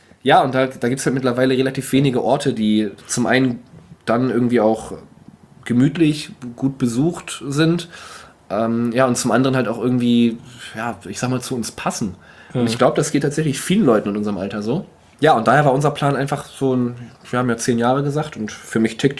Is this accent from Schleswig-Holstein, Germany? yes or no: yes; Schleswig-Holstein, Germany; ich komme aus Nordfriesland